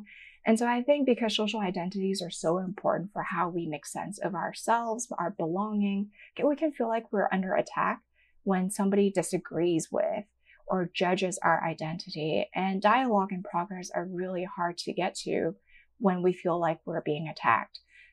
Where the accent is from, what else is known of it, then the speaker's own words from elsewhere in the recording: Hong Kong; I grew up in Hong Kong, and there are these delicious custardy egg tarts.